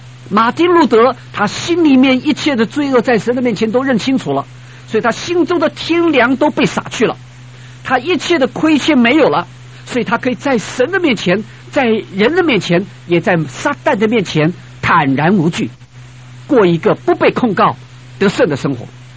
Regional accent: China; 我们中国人一向认为我们的道德标准比较高，我们说我们是礼仪之邦，是不是？

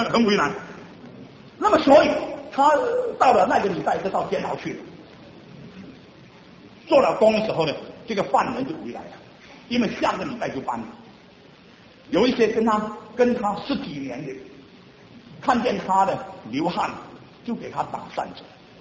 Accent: Singapore; 我因为我是新加坡人

